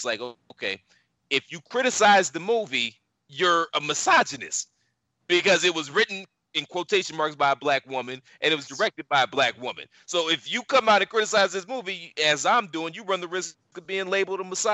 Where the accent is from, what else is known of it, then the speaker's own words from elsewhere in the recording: Cleveland, Ohio, United States; as a guy who literally was born and raised in Cleveland as a Cleveland dude